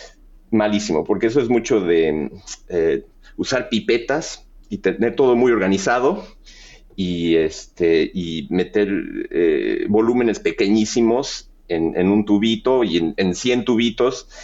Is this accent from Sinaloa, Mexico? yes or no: no; Mexico City, Mexico; Y yo, la verdad, soy de la Ciudad de México, una ciudad gigante